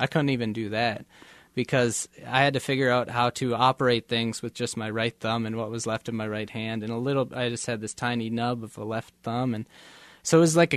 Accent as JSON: {"language": "English", "region": "Minnesota", "country": "United States", "said": "my parents had moved into because we're from Minnesota."}